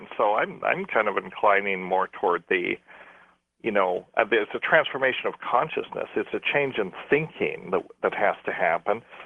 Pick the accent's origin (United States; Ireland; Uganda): Ireland; we're Irish and we have a sense of humor